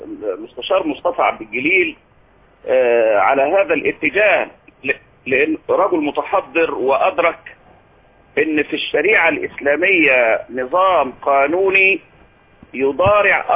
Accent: Egypt; وارجو الله سبحانه وتعالى ان الناس عندنا في مصر يدركوا هذا المعنى

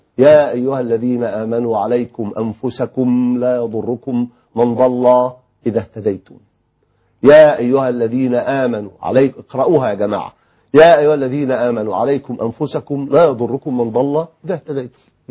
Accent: Egypt; بل كمصريين

